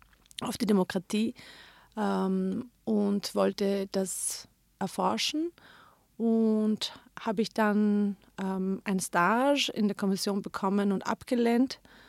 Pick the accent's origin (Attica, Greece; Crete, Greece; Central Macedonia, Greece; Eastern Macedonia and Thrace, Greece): Attica, Greece; Athens; German is a second language; moved away as an adult; now in Germany; Ich komme aus Athen, Griechenland. Ich bin dort aufgewachsen und bin dann mit 25 Jahren ins Ausland gegangen, um mein Masterstudium zu machen.